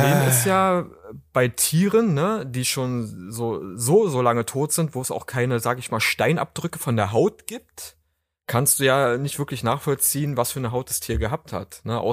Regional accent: Brandenburg, Germany; Ich komme aus nicht Berlin.

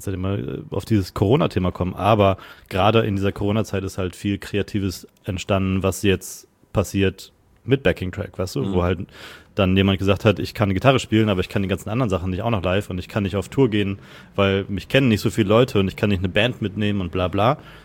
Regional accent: Gütersloh, North Rhine-Westphalia, Germany; Ich habe vor 3 Wochen war ich in meiner Heimatstadt und war im Stadion. In Gütersloh

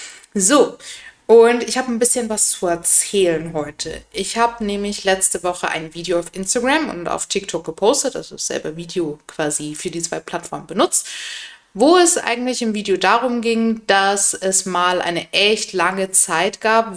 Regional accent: Bavaria, Germany; ich komme aus Bayern

